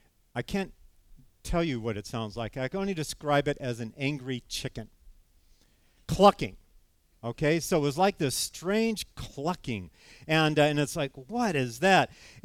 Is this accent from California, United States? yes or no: yes; California, United States; Because, man, I'm from California, and we just don't have bald eagles.